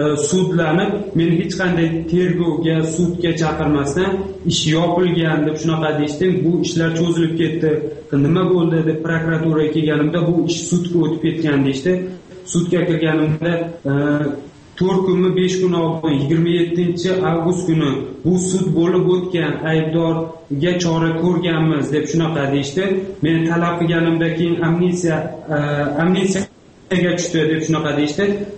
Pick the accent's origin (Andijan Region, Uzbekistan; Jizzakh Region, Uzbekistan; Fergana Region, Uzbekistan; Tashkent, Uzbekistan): Fergana Region, Uzbekistan; Boytuman; born there; Men Farg'ona viloyati Uchko'prik tumanida … Uchko'prik tumani Boytuman qishlog'ida tug'ilganman.